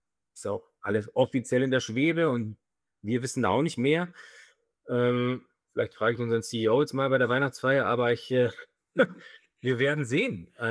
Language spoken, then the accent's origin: German; Bavaria, Germany; born there; bin in Oberbayern geboren und ich wohne in München